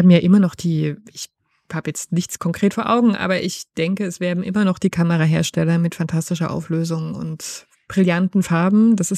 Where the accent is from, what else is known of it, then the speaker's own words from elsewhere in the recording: Germany; Ich bin jetzt in der DDR aufgewachsen